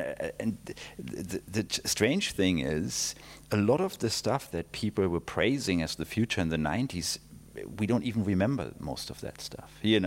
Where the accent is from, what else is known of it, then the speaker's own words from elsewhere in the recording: Berlin, Germany; I grew up in West Berlin, you know, but still with the wall up.